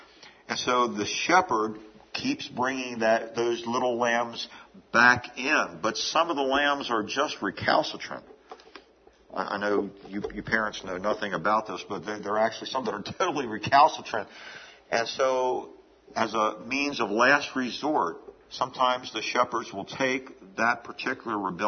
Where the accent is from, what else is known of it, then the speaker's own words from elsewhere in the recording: Hagerstown, Maryland, United States; I was reminded this past week of the church that I grew up in Hagerstown, Maryland, before an arson torched it one Sunday night.